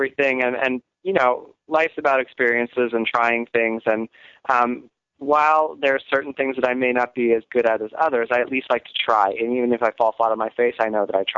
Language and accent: English; Quarryville, Pennsylvania, United States; Well, you know, I was raised in Quarryville, Pennsylvania, which is pretty much an Amish village in southeastern Pennsylvania.